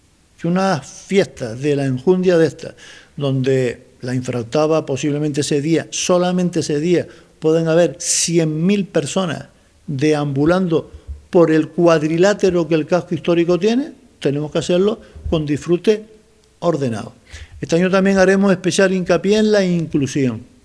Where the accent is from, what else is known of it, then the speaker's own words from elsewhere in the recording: Canary Islands, Spain; seamos respetuosos y vengamos vestidos correctamente, dignamente, como canarios y canarias.